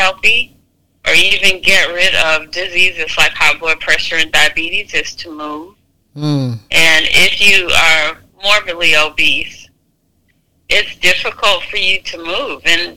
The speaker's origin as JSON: {"language": "English", "town": "Jennings", "country": "United States", "tie": "born or raised there", "said": "So when I grew up, you know, I grew up in near Jennings, and we were always outside. That was a different time. That was in the 70s and 80s."}